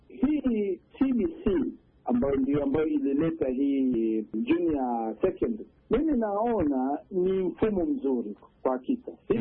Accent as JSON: {"language": "Swahili", "country": "Kenya", "said": "Mimi kama mzazi na kama Mkenya"}